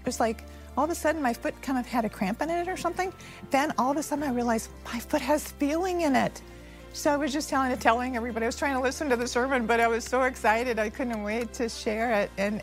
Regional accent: Bristow, Oklahoma, United States; also born or lived in Texas; I'm from Bristow, Oklahoma now, and my roots go deep into Texas, though

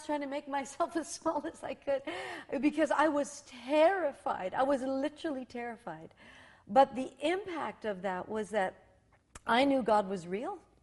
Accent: Saskatchewan, Canada; in my hometown, and I was in rural Saskatchewan

